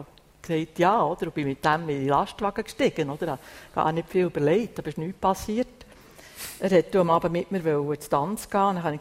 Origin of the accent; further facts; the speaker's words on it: Switzerland; born there; Also erstens mal bin ich in der Schweiz geboren, wo kein Krieg war.